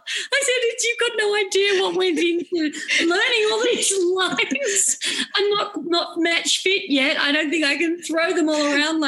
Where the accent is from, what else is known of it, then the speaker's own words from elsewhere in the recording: Australia; Because we're Australian. I mean, we're an advantage that we're an island so far away from anybody else.